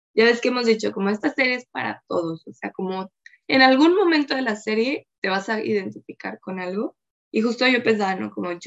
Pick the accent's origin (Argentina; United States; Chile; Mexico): Mexico; siento que nosotros como mexicanos